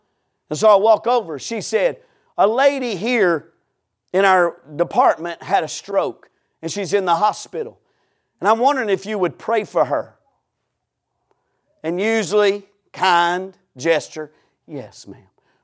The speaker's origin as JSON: {"language": "English", "region": "Georgia", "country": "United States", "said": "and I'm from Georgia, so I like sweet tea."}